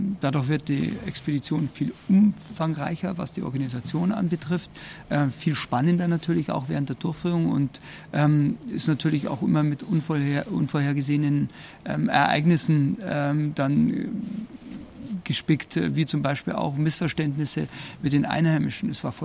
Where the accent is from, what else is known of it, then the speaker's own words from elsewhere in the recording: Garmisch-Partenkirchen, Bavaria, Germany; Ich bin in Garmisch-Partenkirchen aufgewachsen, also die Arena war das Gebirge, waren die Alpen.